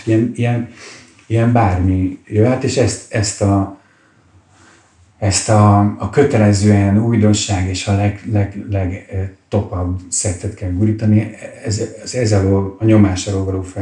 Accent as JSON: {"language": "Hungarian", "region": "Budapest", "country": "Hungary", "said": "én egy budai ilyen értelmiségi millióból származom"}